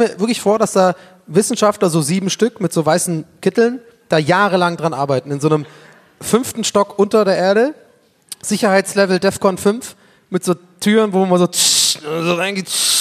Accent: Tübingen, Baden-Württemberg, Germany; moved away as an adult; ich bin in Tübingen aufgewachsen, habe da Abi gemacht

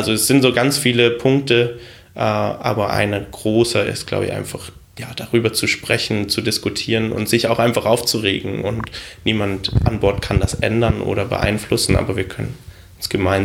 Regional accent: Germany; irgendwo auch mein Heimatland Deutschland unterstützt hier Menschen, die mich wenige Monate vorher irgendwo sogar in Rettungen beschossen haben

